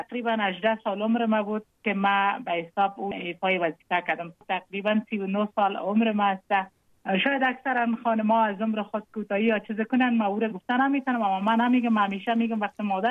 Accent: Jowzjan, Afghanistan; چون متولد ولایت جوزجان هستم.

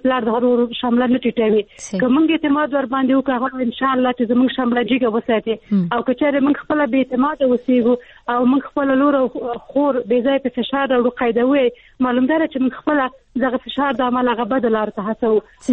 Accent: Rodat, Nangarhar, Afghanistan; زه د ننګرهار د روداتو یم.

